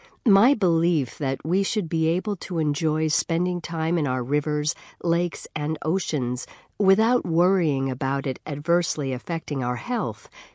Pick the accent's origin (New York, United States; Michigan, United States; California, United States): California, United States; San Diego; I've always loved the outdoors, the mountains and ocean alike, and growing up in San Diego allowed me to explore both of these diverse ecosystems.